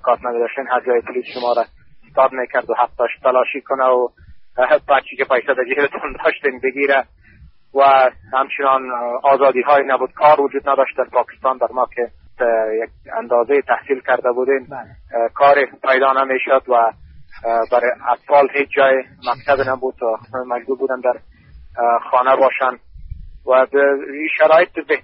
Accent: Kabul, Afghanistan; از کابل هستم. در کابل تولد شدیم، در کابل کلام شدیم، به اصطلاح مردم وطن از بچه های کابل است.

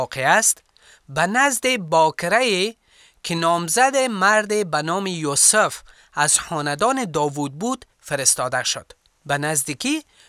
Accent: Kabul, Afghanistan; میگم من بچه کابل هستم

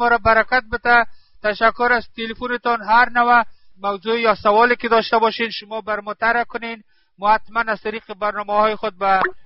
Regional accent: Afghanistan; ما ایماندار مسیح هستیم، ما افغان هستیم

